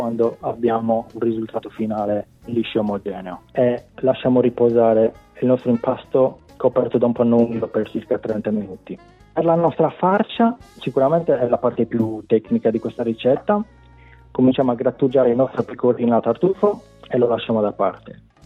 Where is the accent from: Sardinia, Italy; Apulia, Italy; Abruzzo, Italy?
Sardinia, Italy; Cagliari; vengo da Cagliari.